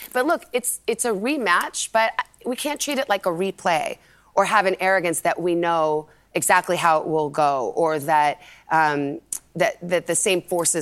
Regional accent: Tucson, Arizona, United States; I started in Butte, Montana. I grew up in Tucson, Arizona. I had never lived away from home.

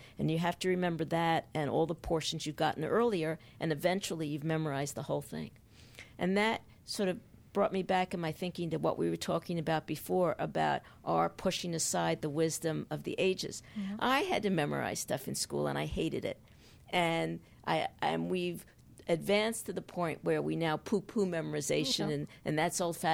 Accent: United States; Right, I'm American.

